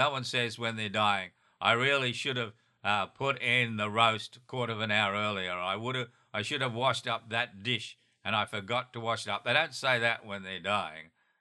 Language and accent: English; Australia; also born or lived in United States; Now, of course, being a Westerner, being an Australian and an American, I have an American sense of time.